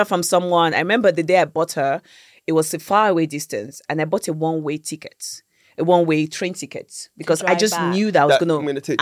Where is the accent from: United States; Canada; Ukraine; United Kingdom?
United Kingdom; Croydon, London; also born or lived in Nigeria; So I'm always kind of like saying Nigeria. But when I'm in the UK, I just say London. I come from London, which is Croydon. Yeah, I grew up in Croydon.